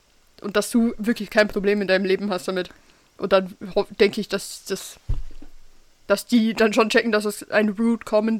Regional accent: Switzerland; Finn und ich sprechen auch miteinander Hochdeutsch, weil wir beide Deutsche sind, aber wir sind beide Schweizer. Also, wir sprechen beide zu Hause Hochdeutsch

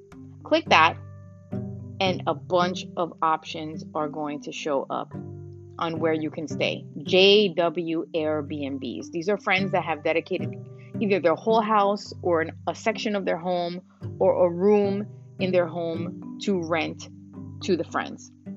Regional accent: New York City, New York, United States; now in Warwick, United States; I'm a native New Yorker. I'm from New York City, Queens, New York, but now I'm living in the Warwick area and have been here for about three and a half years.

